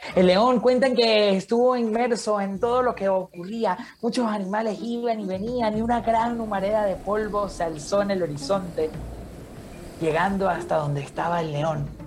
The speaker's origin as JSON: {"language": "Spanish", "country": "Venezuela", "lives_now": "Mexico", "said": "Y aunque soy de Venezuela, vivo en México. Vengo viajando desde hace mucho tiempo"}